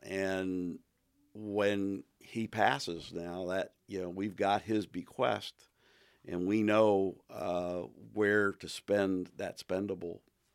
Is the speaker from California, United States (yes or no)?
no; Pennsylvania, United States; I came from Pennsylvania, and Dale Carnegie was one of the you know, the steel guys.